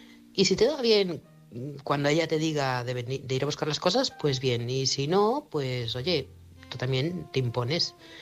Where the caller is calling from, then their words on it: Manresa, Catalonia, Spain; corresponsal de Manresa, Barcelona. Buenas noches a todos.